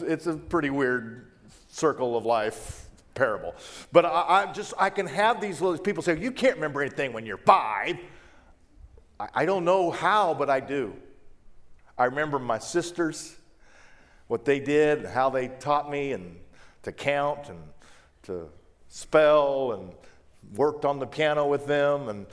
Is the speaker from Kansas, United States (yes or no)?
yes; Wichita, Kansas, United States; I grew up in Wichita, Kansas. I'm a preacher's son. I have two brothers and two sisters. I'm the youngest of five. There's seven of us in this single-story house with a full concrete basement that's very common in Kansas.